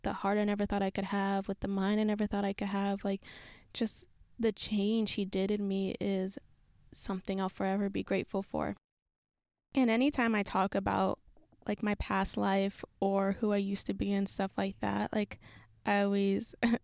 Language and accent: English; San Francisco, California, United States; now in Los Angeles, United States; I'm in LA, but I had just moved back out here because this is where I'm from San Francisco.